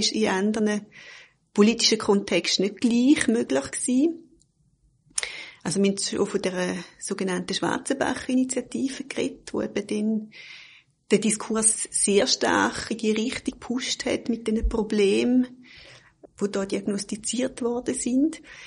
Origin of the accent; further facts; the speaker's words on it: Eastern Switzerland, Switzerland; ich bin jetzt zum Beispiel in der Ostschweiz aufgewachsen, so in einem Dorf von 3000 Einwohnern. Ich bin auch Ende 70er Jahre auf die Welt gekommen.